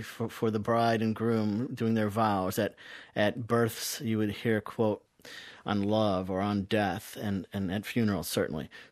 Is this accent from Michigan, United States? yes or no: yes; Michigan, United States; I'm half Polish, half Italian. I grew up in Michigan, outside of Dearborn, which is one of the largest Lebanese diasporas in the world.